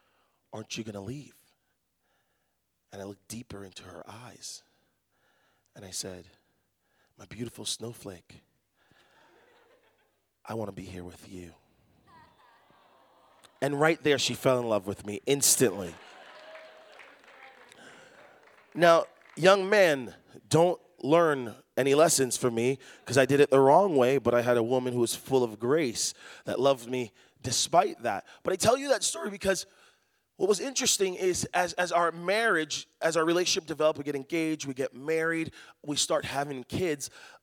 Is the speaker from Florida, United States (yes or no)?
no; Massachusetts, United States; But I'm from New England. I'm from Massachusetts, and I'm a big sports enthusiast.